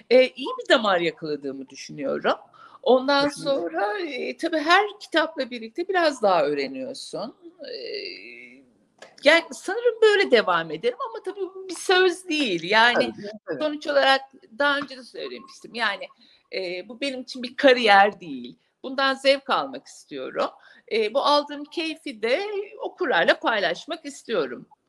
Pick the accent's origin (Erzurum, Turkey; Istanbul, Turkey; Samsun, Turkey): Istanbul, Turkey; born there; İstanbul insanı tüketiyor gerçekten. Yani benim şehrim, doğduğum şehir